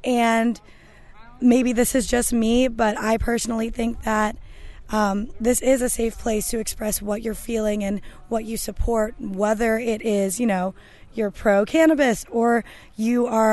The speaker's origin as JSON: {"language": "English", "region": "Illinois", "country": "United States", "said": "I'm not from Indiana, but I'm from the west suburbs of Chicago."}